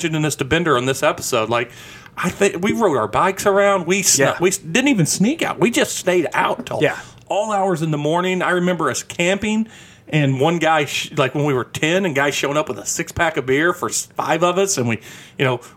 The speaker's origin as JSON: {"language": "English", "region": "Missouri", "country": "United States", "tie": "born or raised there", "said": "I grew up in Southeast Missouri, and I was telling this, I was looking for a picture this past week, one of my good friends that lived in this small town. We lived in two very small towns, like, one 2,000 people, one 3,500 people."}